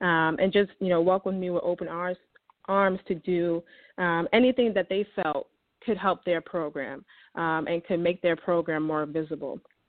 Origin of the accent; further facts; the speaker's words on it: New York City, New York, United States; So I'm originally from East Harlem, New York City.